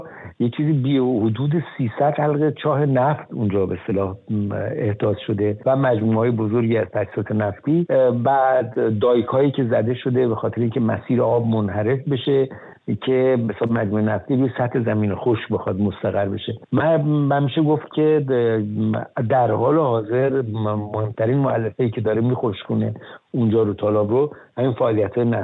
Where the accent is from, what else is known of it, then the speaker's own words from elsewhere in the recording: Khuzestan, Iran; من حالا چون خودم به خوزستانی هستم